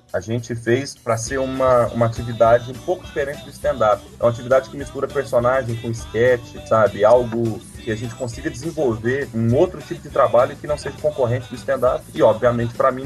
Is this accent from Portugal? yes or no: no; Goiás, Brazil; Quando a gente fala que a gente é de Goiás, cara, as pessoas acham que atravessou Minas pra lá